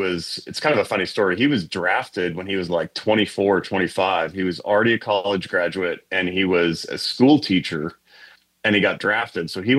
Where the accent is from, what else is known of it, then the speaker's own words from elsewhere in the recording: Minot, North Dakota, United States; So I grew up in Minot, North Dakota, which is a tiny little city. It's not tiny, about 40,000 people, north central North Dakota. Grew up there.